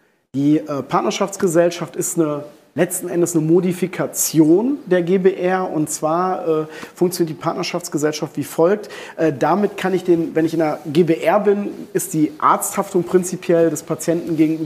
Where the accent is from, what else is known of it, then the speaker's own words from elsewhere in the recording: Duisburg, North Rhine-Westphalia, Germany; ich bin Ruhrgebietskind, ich komme aus Duisburg.